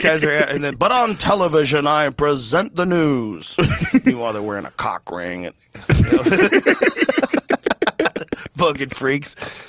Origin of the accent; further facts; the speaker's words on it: New Jersey, United States; born there; I was born in New Jersey and I'm mostly Italian.